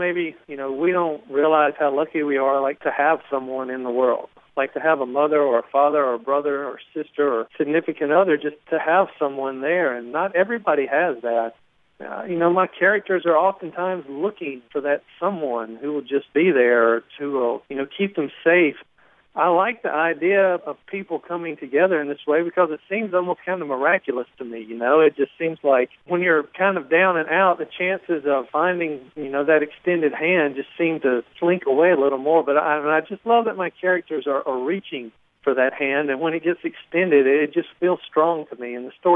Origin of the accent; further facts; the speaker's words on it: Mississippi, United States; And so I'm from South Mississippi, but I've lived in Oxford, I've lived in Hattiesburg, I'm in Columbus now, I've lived abroad.